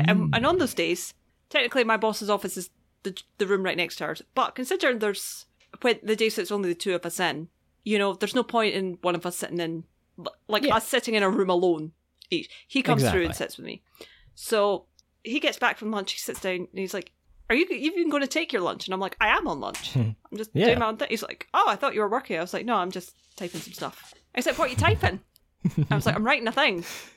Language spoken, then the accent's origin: English; United Kingdom; But remember, we're British, so I don't know where or when it's ever aired here.